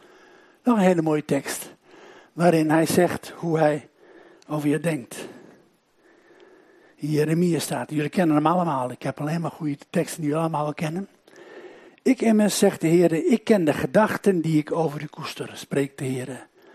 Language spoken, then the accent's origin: Dutch; Friesland, Netherlands; Ik ben een Fries en heb je water nodig. We hebben veel water in Friesland.